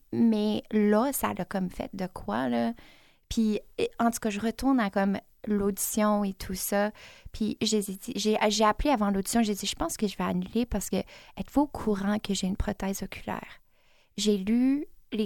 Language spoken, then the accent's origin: French; Ontario, Canada; now in Winnipeg, Canada; Je suis franco-ontarienne de base, mais depuis 6 ans, j'habite à Winnipeg.